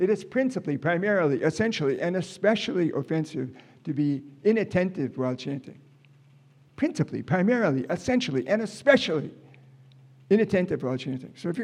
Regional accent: Japan; I mean, I was raised in Japan

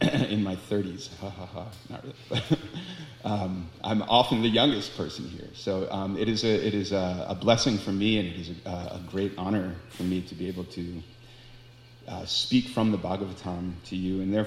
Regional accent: Boston, Massachusetts, United States; And Boston, which is my hometown, was one of the only cities where I knew where I could park the bus

